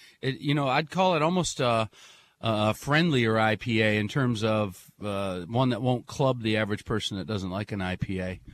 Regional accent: Michigan, United States; as soon as I start talking to people who love beer and I tell them I'm from Michigan, they just get all envious

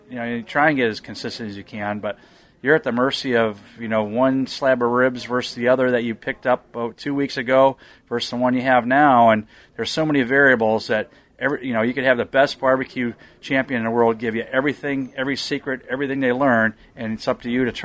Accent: Midwest, United States; So I have the center, the heart of the United States, which I've been born and raised in the Midwest my whole life

